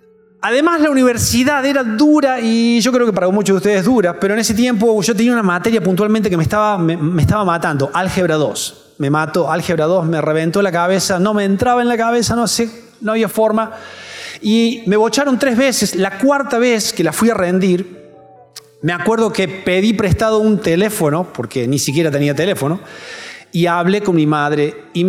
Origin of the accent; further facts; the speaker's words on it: Hernando, Córdoba, Argentina; yo vengo de la ciudad de Hernando, del interior de Córdoba. Me vine a Córdoba a estudiar.